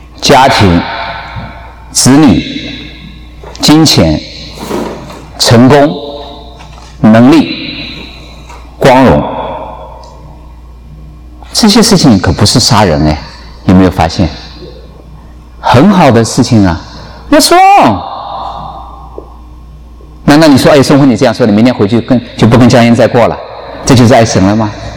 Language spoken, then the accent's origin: Chinese; China; 我们中国人很容易误解的。